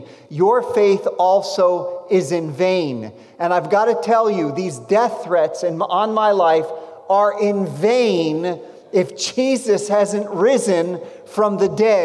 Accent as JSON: {"language": "English", "region": "New Jersey", "country": "United States", "moved": "as an adult", "lives_now": "Israel", "said": "I am from the Promised Land. That's correct. I'm from New Jersey. But when I was 22 years old, I moved to Israel. I grew up in a Jewish family"}